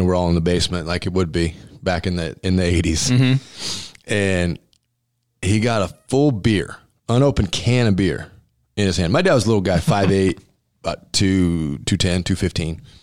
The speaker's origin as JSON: {"language": "English", "town": "Grand Island", "region": "Nebraska", "country": "United States", "tie": "born or raised there", "said": "Pat, I grew up in Grand Island, Nebraska."}